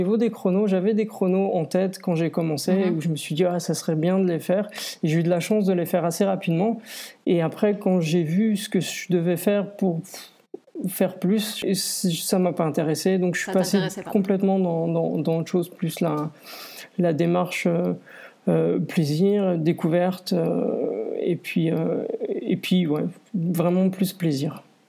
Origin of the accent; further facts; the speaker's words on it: Nancy, Grand Est, France; now in Brussels, Belgium; je suis français à la base, parce que je suis originaire de Nancy. Et puis, j'ai débarqué à Bruxelles en 2007.